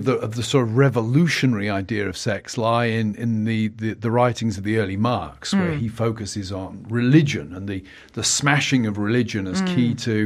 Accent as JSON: {"language": "English", "region": "South West England", "country": "United Kingdom", "tie": "born or raised there", "said": "I grew up in the West Country, mm-hmm."}